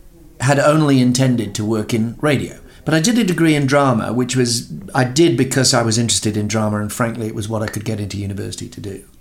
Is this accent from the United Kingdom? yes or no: yes; Burnley, North West England, United Kingdom; I grew up in North Lancashire, in Burnley and Blackburn, and therefore count myself as not a metropolitan guy. Went to school in Blackburn